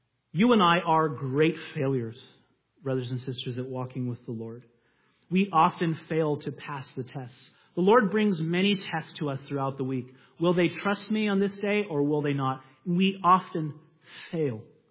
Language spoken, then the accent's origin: English; California, United States; And he goes, we're both from California.